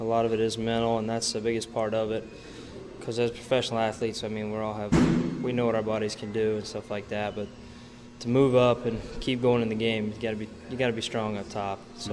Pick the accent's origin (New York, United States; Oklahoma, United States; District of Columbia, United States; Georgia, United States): Georgia, United States; Atlanta; Man, I grew up in Atlanta